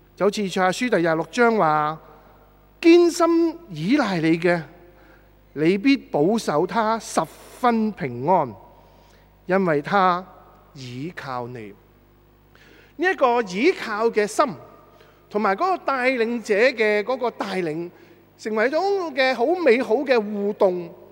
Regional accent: China; 我中国人都有一个很贴切的形容

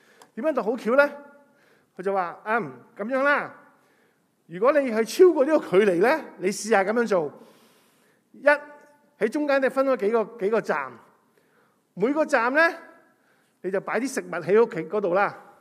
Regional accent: Hong Kong; 唔系我哋香港人嘅讲法，香港人讲法系咩啊？

